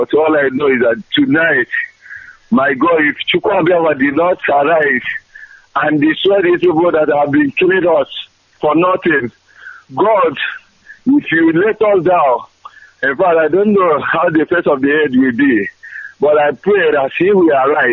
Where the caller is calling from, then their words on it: Nasarawa, Nigeria; I'm calling you from Nasarawa, Nigeria.